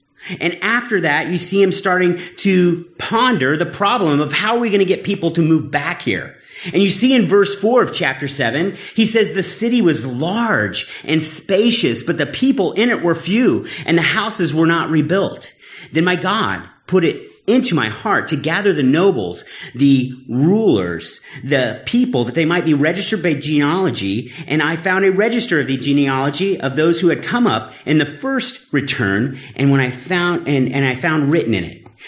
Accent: United States; You have to remember I'm American, right?

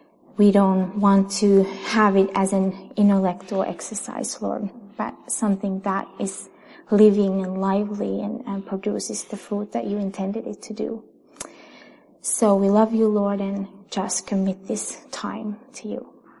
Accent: Finland; I'm from Finland

